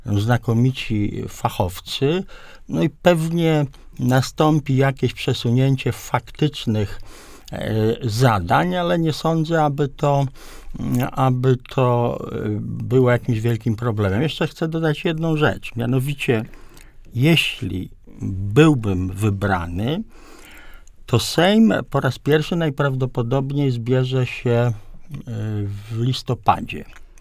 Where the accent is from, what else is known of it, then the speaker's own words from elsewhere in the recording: Łódź, Łódź Voivodeship, Poland; Jestem łodzianinem od urodzenia